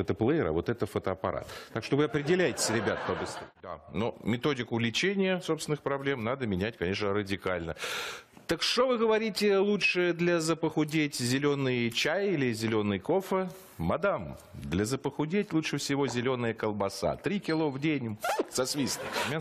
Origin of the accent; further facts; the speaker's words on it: Russia; И когда он спросил, откуда мы, я сказал, из России.